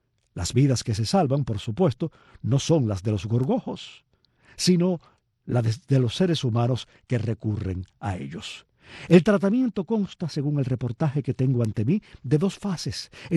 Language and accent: Spanish; Palma Soriano, Santiago de Cuba, Cuba; Yo tengo que confesarles que no veo uno desde que era niño, cuando observaba algunas mujeres de mi pueblo, Palma Soriano